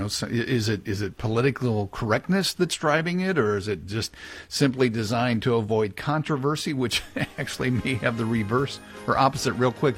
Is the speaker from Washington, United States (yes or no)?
no; Missouri, United States; stands erect as part of a Christmas light display at Finley River Park in Ozark, Missouri. This is my home state.